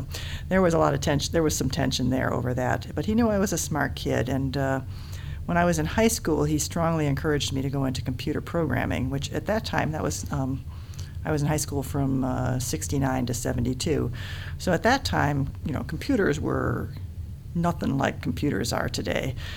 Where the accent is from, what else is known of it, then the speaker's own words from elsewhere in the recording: Detroit, Michigan, United States; also born or lived in Oshkosh, Wisconsin; Well, I was born in Oshkosh, Wisconsin. My parents moved to Michigan when I was just a baby.